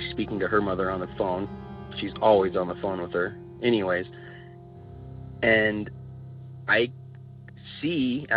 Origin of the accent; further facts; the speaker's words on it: Denver, Colorado, United States; I'm from Denver, Colorado